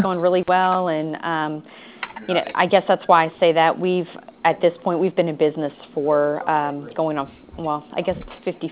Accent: Baltimore, Maryland, United States; Yeah, I was born and raised in Baltimore, and he just knows everybody.

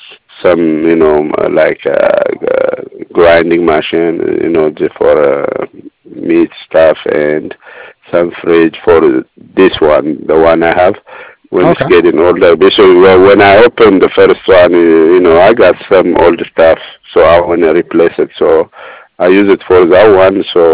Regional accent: Ethiopia; I'm from Ethiopia, by the way, and so we have all the, you know, spice food.

